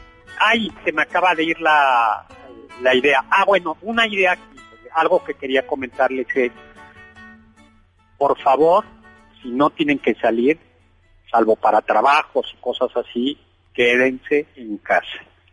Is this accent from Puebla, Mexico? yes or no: no; Mexico City, Mexico; como los chilangos tenemos devoción por el pavimento, por supuesto pavimentamos esa bonita glorieta